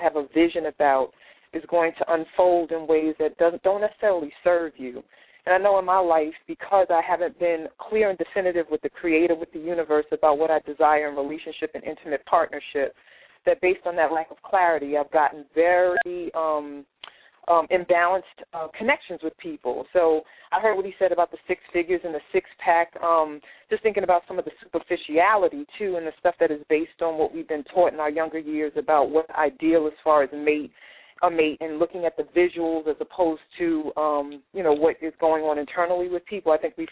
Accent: Queens, New York, United States; I'm from Queens.

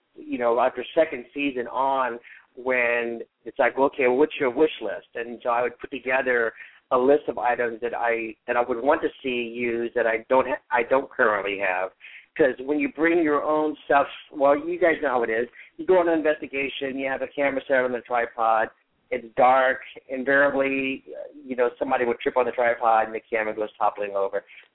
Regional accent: New Orleans, Louisiana, United States; moved away as an adult; now in Hollywood, United States; And I moved to Hollywood from New Orleans, and once I got to Hollywood, I would go back to visit my parents, and it was on a return visit to New Orleans

